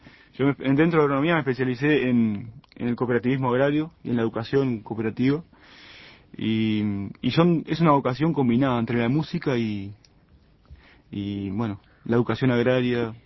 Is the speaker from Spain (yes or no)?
no; Montevideo, Uruguay; siendo montevideano y estando en ese contexto cultural tan diferente, bueno, decir que era de Montevideo era como una cosa, era una ofensa casi.